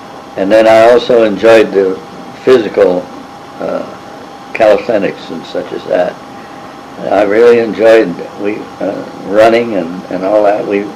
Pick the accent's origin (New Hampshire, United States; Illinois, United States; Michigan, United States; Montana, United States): Montana, United States; Livingston; also born or lived in Crow Reservation; I was raised initially on the Indian Reservation, the Crow Reservation, where we moved to Livingston, where I ended up.